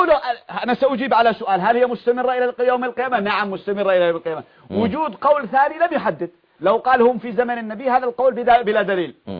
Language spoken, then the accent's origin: Arabic; Yemen; ان رجلا عندنا في اليمن ذهب يبيع كبشا في السوق